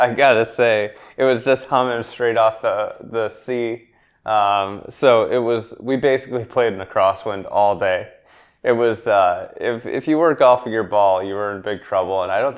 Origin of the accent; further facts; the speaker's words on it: United States; The dunes, as an American who hasn't played golf in Ireland, the dunes are just like epic.